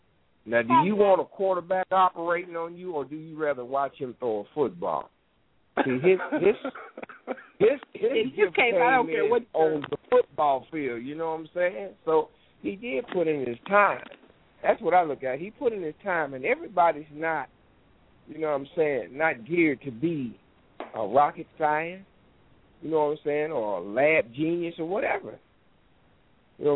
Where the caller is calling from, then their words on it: Dayton, Ohio, United States; calling from Dayton, Ohio.